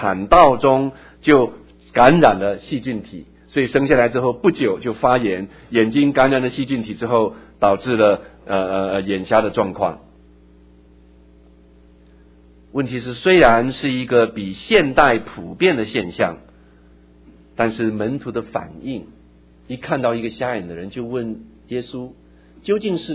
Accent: Taitung, Taitung County, Taiwan; 我小时候是在台湾的台东长大的，那个时候台东很淳朴，淳朴的另外一个字就是比较落后。我是幼稚园的时候我们家搬到台东，我念书的小学是一个私立子弟小学，非常小的小学

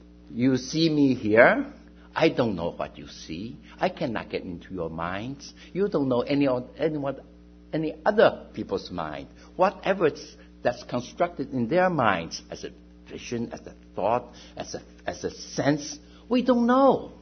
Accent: China; English is a second language; Looking at driver's license is not going to solve the problem because we came from China and they don't have English names there.

